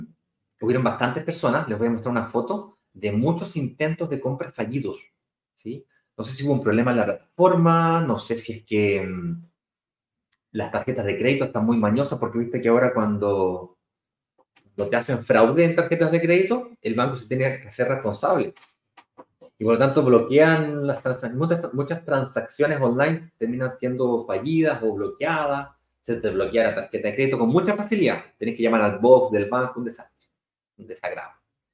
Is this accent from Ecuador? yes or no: no; Chile; now in Brazil; yo vivo en Brasil, pero invierto en Chile. Soy chileno, obviamente, nacido y vivido en Chile, y yo vivo acá porque soy casado con una hermosísima y maravillosa mujer brasilera.